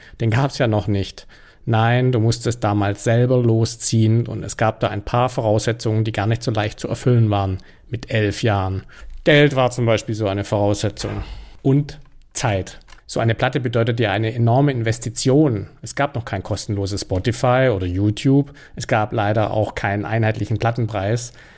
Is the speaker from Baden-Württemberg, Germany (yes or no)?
yes; Stuttgart, Baden-Württemberg, Germany; Die kaufte man in Stuttgart, wo ich aufgewachsen bin